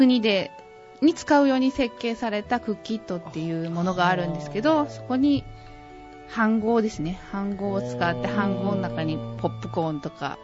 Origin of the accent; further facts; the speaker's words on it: Yamaguchi, Japan; now in Nobeoka, Japan; 出身は山口県になります。